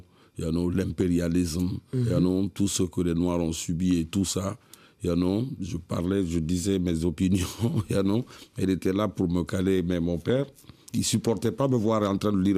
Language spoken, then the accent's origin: French; Conakry, Guinea; Non, je suis né à Madina.